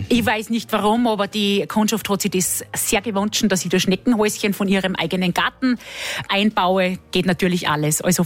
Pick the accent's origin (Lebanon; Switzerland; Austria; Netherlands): Austria; Salzburg; Also bei uns in Salzburg ist der Wacholder drinnen